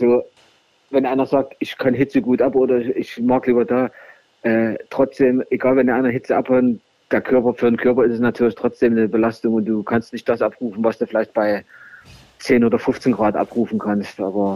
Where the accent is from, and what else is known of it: Saxony, Germany; born or raised there